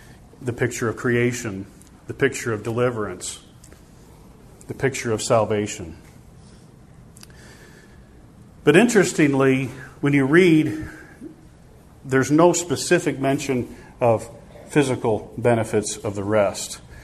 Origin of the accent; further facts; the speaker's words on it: Iowa, United States; moved away; also born or lived in Missouri, United States; But we came from Iowa and the store wasn't even open. I mean, the grocery store wasn't even open on Sunday. When we moved to Missouri, they had bigger stores.